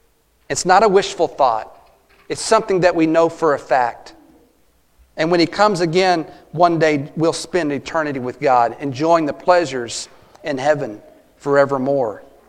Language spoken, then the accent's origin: English; Glen Rose, Texas, United States; While I was down in Glenrose this past week, the only day that I was in Glenrose, my hometown, one of my uncles passed away.